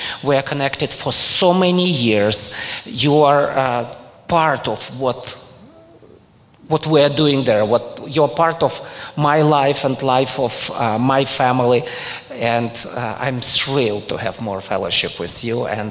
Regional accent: Ukraine; now in Berlin, Germany; even originally I'm from Ukraine, ask me about Ukraine

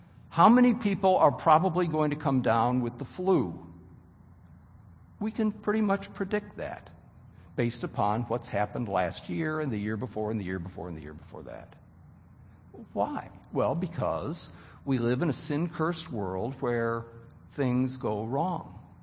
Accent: Wheaton, Illinois, United States; a family that lived up near my hometown in Wheaton, Illinois

